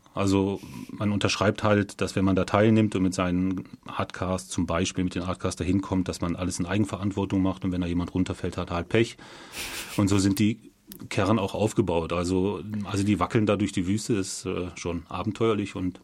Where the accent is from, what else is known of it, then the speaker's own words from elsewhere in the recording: Schwäbisch Hall, Baden-Württemberg, Germany; ich komme aus Schwäbisch Hall, ich bin 45 Jahre alt